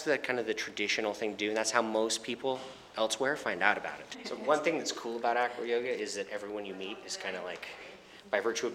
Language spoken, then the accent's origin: English; Idaho, United States; also born or lived in New York; So I grew up in Idaho, moved to New York, became a salsa dancer, competed and performed, moved back to Idaho and picked up country dancing.